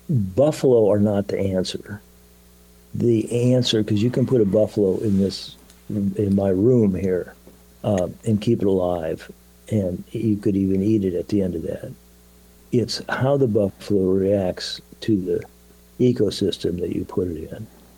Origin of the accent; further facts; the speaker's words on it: Ohio, United States; I grew up in Ohio, and there aren't any meadowlarks there anymore.